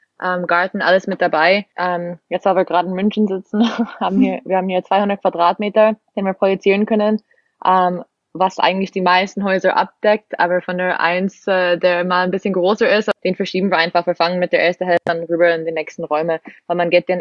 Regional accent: Canada; bin Kanadierin, 26 Jahre alt

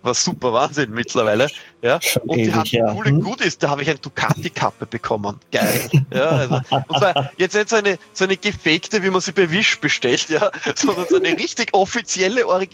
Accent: Austria; Ich sage jetzt nur als Beispiel als Österreicher

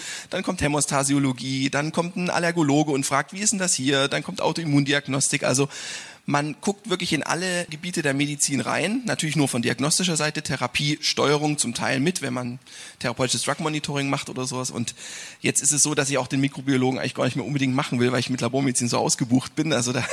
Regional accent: Görlitz, Saxony, Germany; In Görlitz, wo ich herkomme, ja, dort aus der Region.

